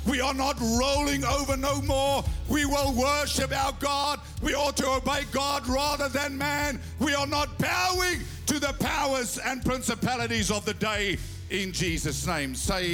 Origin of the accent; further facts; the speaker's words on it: South Africa; I never thought the day would come that as a South African, I would have to fight for religious freedom.